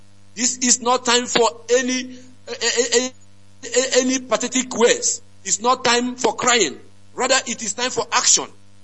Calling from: Dakar, Senegal; I am calling from Dakar, Senegal at the moment.

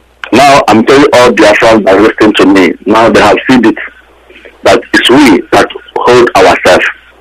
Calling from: England, United Kingdom; I'm calling from England.

